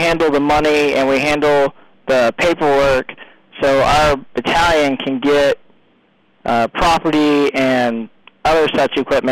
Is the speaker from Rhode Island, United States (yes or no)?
no; Burleson, Texas, United States; I grew up in Burleson, Texas. I pretty much spent my whole life there.